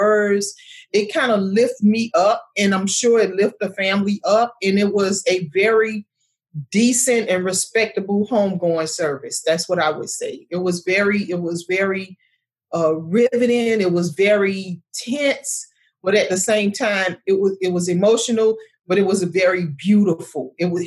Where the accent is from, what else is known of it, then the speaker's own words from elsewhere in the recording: Miami, Florida, United States; Yes. Yes. I love it here, my hometown.